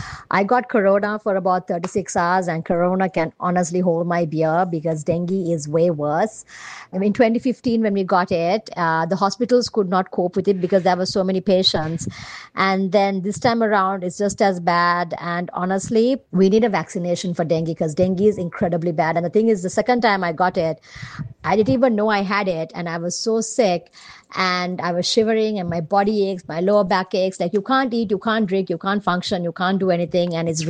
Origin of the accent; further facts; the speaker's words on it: Sri Lanka; I'm from Sri Lanka.